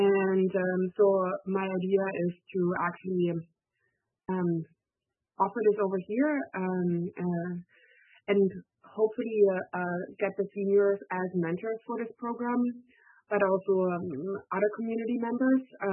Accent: Watson Lake, Yukon, Canada; from Watson Lake.

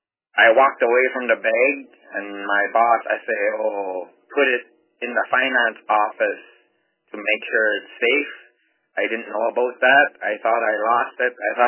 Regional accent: Baker Lake, Nunavut, Canada; I'm from Baker Lake, Nunavut.

